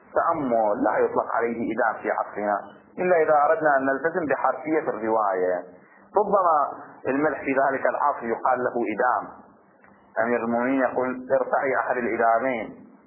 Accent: Bahrain; يعني هذا اللبن اللبن المعروف عندنا في البحرين، هذا اللبن يسمى لبن المخيض

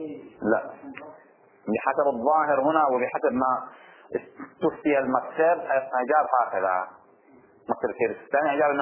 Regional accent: Bahrain; الراتب إحنا عندنا في البحرين شهري.

